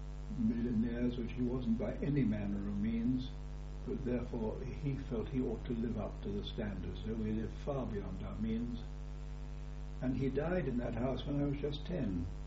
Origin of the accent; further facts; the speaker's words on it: Burgess Hill, South East England, United Kingdom; born there; I was born in Burgess Hill, London, August 1918. My father was Anglo-Argentinian, in that my grandfather had gone out to Argentina in the middle of the 1800s.